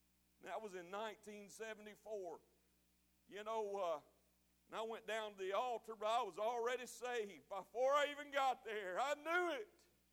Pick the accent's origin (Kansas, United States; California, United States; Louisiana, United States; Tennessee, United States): Tennessee, United States; I'm a Tennessee hillbilly. Sorry if you're all you Kentucky folks here. But I'm from East Tennessee, and I was in a little country church